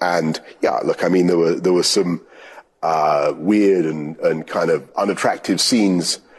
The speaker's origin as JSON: {"language": "English", "town": "New York City", "region": "New York", "country": "United States", "tie": "born there", "said": "And I was born in New York City."}